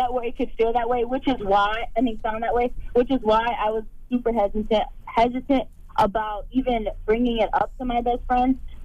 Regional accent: Miami, Florida, United States; now in Orlando, United States; From, born and raised in Miami, Florida, but currently living in Orlando.

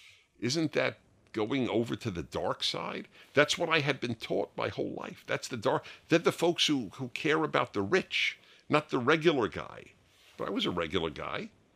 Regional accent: New York, United States; I was raised, hey, I am a Jew from New York

